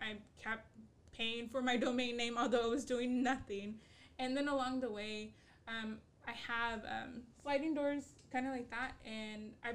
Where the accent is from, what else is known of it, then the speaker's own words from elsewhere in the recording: Houston, Texas, United States; also born or lived in Detroit; I was born and raised in Houston, so H-E-B is like, you know, H-E-B is bae.